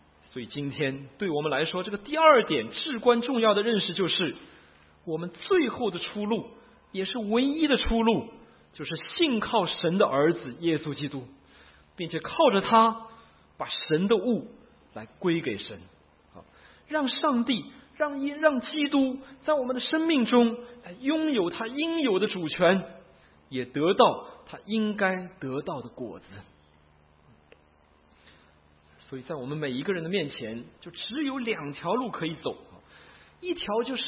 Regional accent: China; 所以假如今天耶稣来找我们中国人的话，我们也一样会把他钉在十字架上。

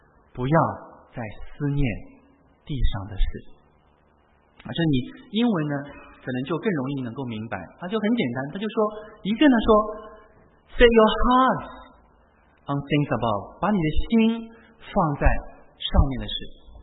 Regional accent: China; 我是来自中国大陆，我是中国人，或者我有一个Australian citizenship

